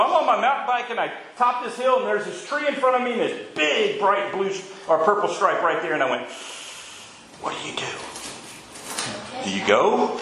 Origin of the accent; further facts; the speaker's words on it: Deep South, United States; I grew up in the Deep South, and you just don't do that.